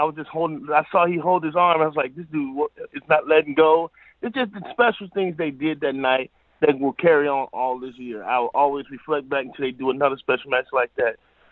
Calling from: Chicago, Illinois, United States; from Chicago.

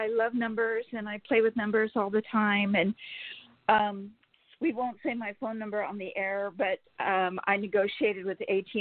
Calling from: California, United States; from California.

